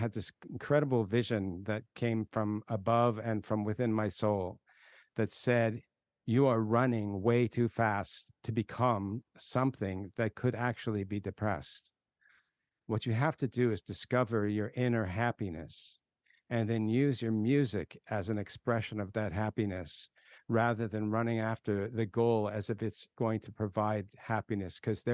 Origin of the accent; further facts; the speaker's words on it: Toronto, Ontario, Canada; I am from Toronto originally. I say the word about like that.